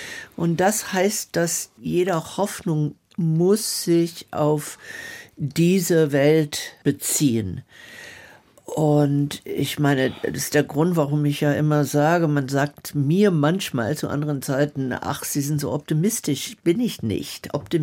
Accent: Southern United States, United States; Ich bin als Kind in der Bürgerrechtsbewegung in den Südstaaten von Amerika groß geworden.

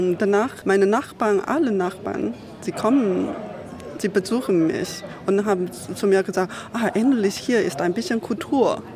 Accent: China; German is a second language; now in Berlin, Germany; Ja, ich komme aus China.

